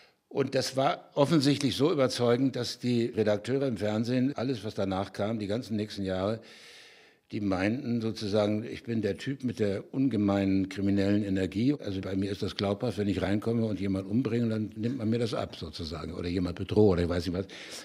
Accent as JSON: {"language": "German", "town": "Kassel", "region": "Hesse", "country": "Germany", "tie": "born or raised there", "also_born_or_lived": "Schleswig / Ahrensburg", "said": "ich wurde dann nur geboren in Schleswig und dann wohnte ich ganz kurz in Ahrensburg, das ist bei Lübeck, und da war ich dann 6 oder 7, da zogen wir um nach Kassel. Da wurde ich da eingeschult. Ich habe meine gesamte Jugend in dieser furchtbar langweiligen Stadt Kassel verbracht."}